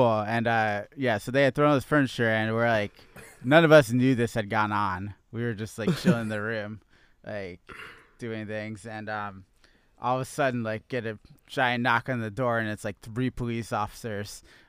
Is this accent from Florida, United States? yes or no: no; New Jersey, United States; now in New York, United States; Well, I grew up in New Jersey, so New York was I've been coming to the city since I was a little kid